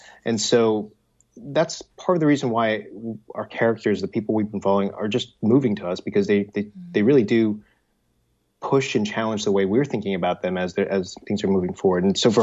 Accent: United States; You know, I'm Asian American, so I don't come from or see a perspective as closely to her

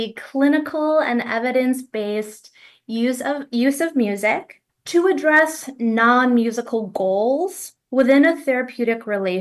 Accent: Chicago, Illinois, United States; So I grew up in Chicago and I started playing piano at the age of 6.

